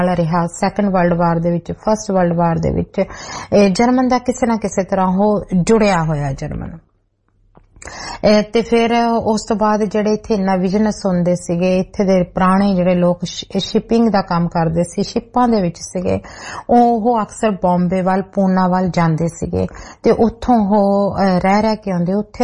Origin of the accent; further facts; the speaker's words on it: Punjab, India; ਮੈਂ ਉਹਨੂੰ ਆਪਣੇ ਆਪ ਨੂੰ ਪੰਜਾਬੀ ਦੱਸਦੀ ਆ ਕਿ ਮੈਂ ਪੰਜਾਬਣ ਆ, ਪੰਜਾਬ ਦੀ ਮੈਂ ਰਹਿਣ ਵਾਲੀ ਆ।